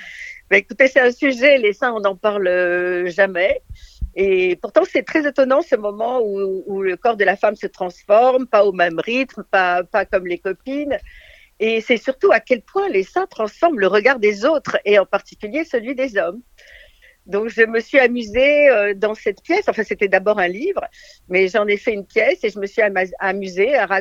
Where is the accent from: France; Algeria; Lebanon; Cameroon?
Algeria; parce que je suis originaire d'Algérie.